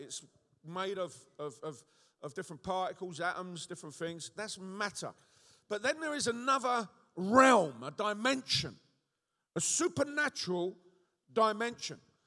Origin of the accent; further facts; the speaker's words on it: London, United Kingdom; accent: Cockney; I'm a Cockney, right? I've got a lot of faith. I'm a West Ham supporter from the East End of London, you know.